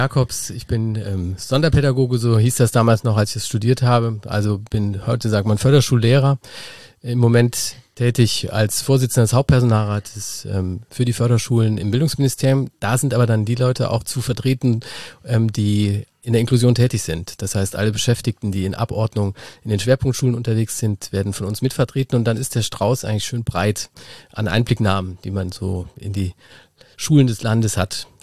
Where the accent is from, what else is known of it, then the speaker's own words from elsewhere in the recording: Rhineland-Palatinate, Germany; Aus einer Weingegend, also aus dem Ruvertal in der Nähe von Trier. Gute Riesling-Steillagengegend, die kaum einer kennt.